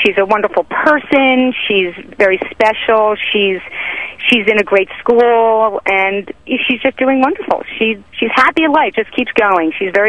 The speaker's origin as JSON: {"language": "English", "country": "United States", "said": "My husband is from Wales, and I am American, and we adopted a little girl from Guatemala about 8 years ago. And when I told my parents, I'm Jewish"}